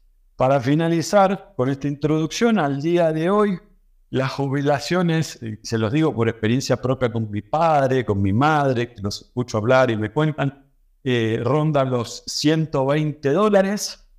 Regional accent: Argentina; now in Mexico; Y recordando lo que pasó en mi país, yo era más chico

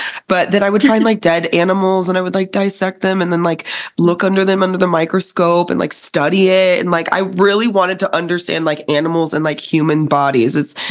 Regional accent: Warrensburg, Missouri, United States; also born or lived in South America / San Diego, United States; I'm from the Midwest. I grew up in Missouri. I grew up in a small town in Missouri called Warrensburg, Missouri originally. I was like born in South America. I lived in San Diego as a child.

